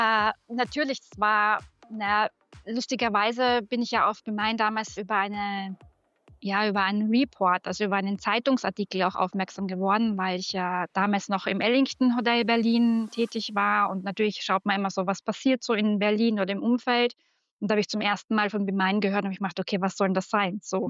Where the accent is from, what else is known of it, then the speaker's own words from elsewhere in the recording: Austria; accent: Austrian; ich habe ja Medienmanagement studiert in Österreich. Man hört es ja vielleicht, mein Dialekt. … bei BeMine.